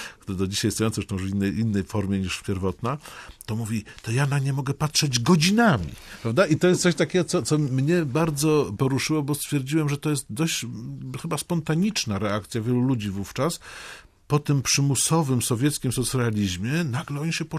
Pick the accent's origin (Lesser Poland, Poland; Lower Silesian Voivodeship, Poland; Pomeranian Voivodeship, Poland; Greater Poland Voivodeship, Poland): Pomeranian Voivodeship, Poland; Gdańsk; born there; No, sam urodzony jestem w Gdańsku. No, jestem takim... powiedzmy mieszkańcem Trójmiasta, no ale na pewno Gdańsk jest bardzo ważną częścią mojej jakiejś tożsamości